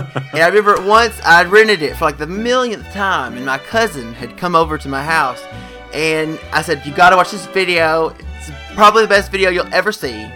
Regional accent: New York City, New York, United States; I didn't realize to my New Yorker ears, my hometown of New York, where I grew up, you know, I just am so used to different accents of every kind.

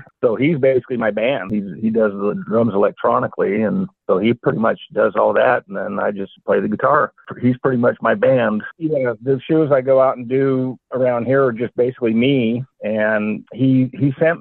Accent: Roseburg, Oregon, United States; also born or lived in Eugene; Okay, yeah, I was born in Eugene, Oregon. We moved around a lot. By the age of 10, we were in Roseburg, and that's where I grew up and went to high school.

